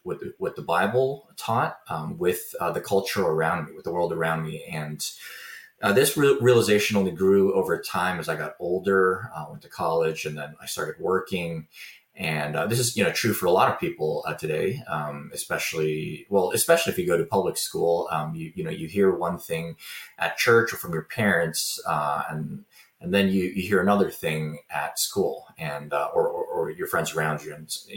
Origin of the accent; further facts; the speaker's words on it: United States; born there; So my background is I'm Korean American. I was born here in the States.